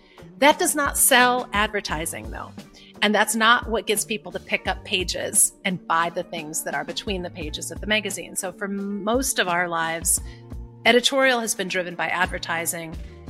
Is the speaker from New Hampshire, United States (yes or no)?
no; Minneapolis, Minnesota, United States; also born or lived in Illinois / Wisconsin; Yeah, I was born near Chicago, but spent most of my life between Minneapolis, St. Paul. My dad was a college professor there. And then this farm in the middle of nowhere, western Wisconsin, which was my mom's kind of domain.